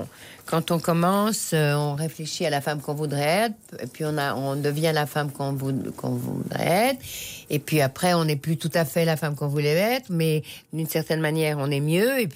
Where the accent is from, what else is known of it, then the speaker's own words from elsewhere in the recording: Belgium; Et alors, je suis née en Belgique. Alors, en Belgique, il fait très gris, et puis c'est un peu monotone.